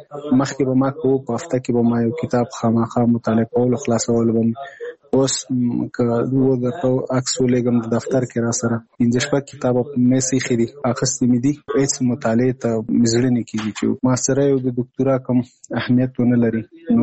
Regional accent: Nangarhar, Afghanistan; now in Kabul, Afghanistan; زموږ کور په ننګرهار کې دی، زه په کابل کې یم دلته

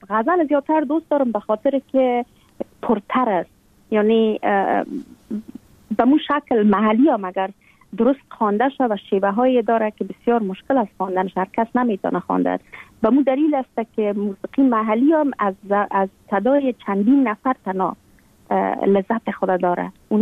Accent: Afghanistan; ما خب شمالی هستیم.

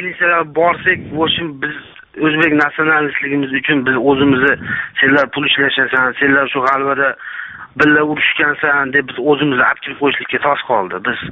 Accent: Osh, Osh Region, Kyrgyzstan; now in Kazakhstan; Biz Qozog'istondan telefon qiluvdik sizlarga. Biz mana shu O'shdanmiz. Qozog'istonga kelganimizga 10 yil bo'lgan. Qozog'istonda ishlaymiz.

